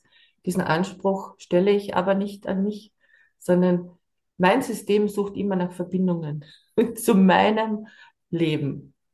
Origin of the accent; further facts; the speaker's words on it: Millstatt, Carinthia, Austria; Ich bin in der Kaiser-Franz-Bip-Bip-Bip-Straße in Millstatt in Kärnten, meiner Heimat.